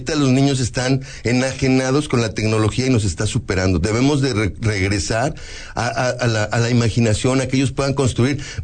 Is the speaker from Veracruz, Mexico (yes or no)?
no; Mexico City, Mexico; En el Distrito Federal, soy chilango. Tengo 12 años en el estado apenas.